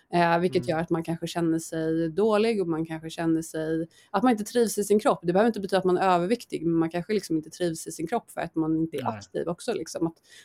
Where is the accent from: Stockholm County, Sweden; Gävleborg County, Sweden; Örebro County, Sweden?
Stockholm County, Sweden; Stockholm; now in Jönköping, Sweden; Jag är från Stockholm och så nu bor jag i Jönköping.